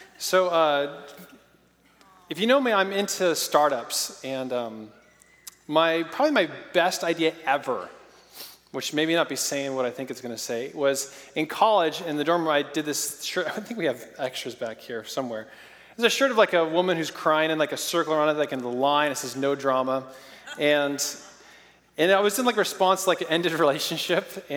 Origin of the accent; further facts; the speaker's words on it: Oregon, United States; I'm from Oregon, where it rains about 364 days a year.